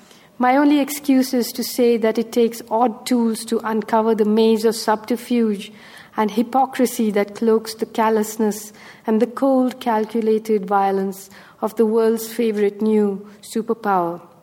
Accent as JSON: {"language": "English", "region": "Kerala", "country": "India", "tie": "born or raised there", "said": "when I was growing up in Kerala in this little village"}